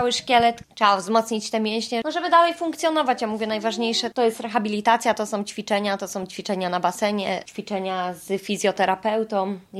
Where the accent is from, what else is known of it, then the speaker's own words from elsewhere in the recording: Pomeranian Voivodeship, Poland; No ale teraz we wrześniu przenieśliśmy się do Poznania, no bo jednak wiadomo, Kraków, a my tu jesteśmy z Pomorza